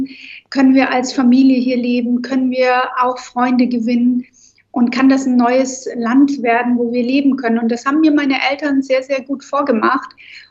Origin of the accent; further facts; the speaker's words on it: Bavaria, Germany; war ich aufgewachsen in Bayern und Türken waren dort sehr exotisch.